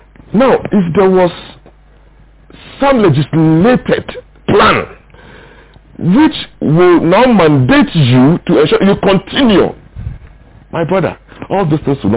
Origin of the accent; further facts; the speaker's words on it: Ghana; The Ghanaian is not so difficult to govern. Because as a Ghanaian, when I have a job, I have respect for my family.